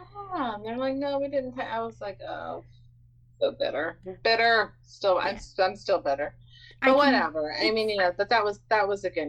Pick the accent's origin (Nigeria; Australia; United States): United States; Texas; growing up in Texas and everything.